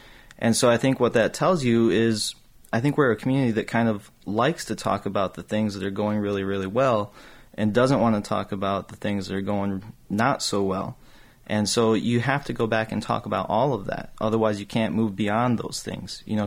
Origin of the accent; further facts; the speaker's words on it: Battle Creek, Michigan, United States; Just speaking of myself, you know, I grew up in Battle Creek, and you learn about Sojourner Truth and you learn about the Underground Railroad and the role that Battle Creek played.